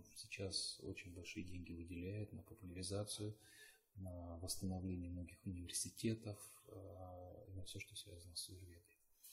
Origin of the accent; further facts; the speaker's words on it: Russia; На что мы, смеясь, говорили, нет, мы из России.